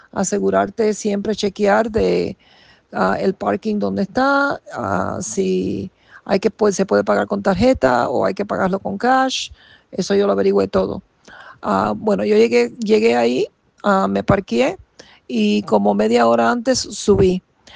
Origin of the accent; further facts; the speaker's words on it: Cuba; casualmente yo soy cubana